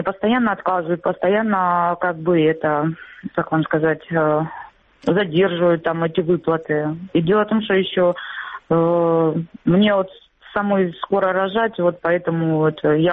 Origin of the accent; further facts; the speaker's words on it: Donetsk Oblast, Ukraine; Я тоже переселенка с Донецкой областью. Живу в Северодонецке, это Луганская область.